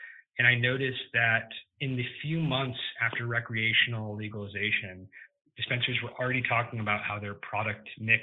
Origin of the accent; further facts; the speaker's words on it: Switzerland; also born or lived in Chicago / London / California; So I actually was born in Chicago and then grew up internationally. I grew up in Switzerland and London and then ended up in California for high school